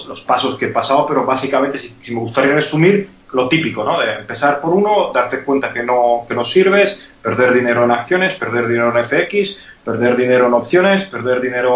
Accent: Hungary; Spanish is a second language; also born or lived in Spain; como podéis ver, tengo acento, soy húngaro, ¿vale?

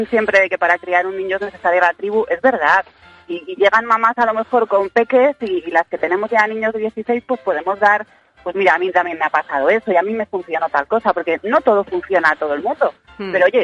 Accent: Madrid, Community of Madrid, Spain; Yo soy de Madrid, soy madrileña.

